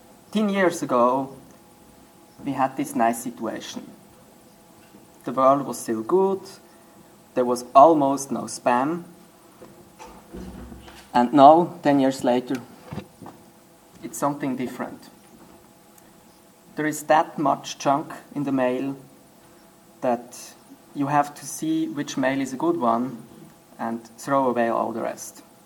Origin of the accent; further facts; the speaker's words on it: Switzerland; English is a second language; I'm from Switzerland, 33 years old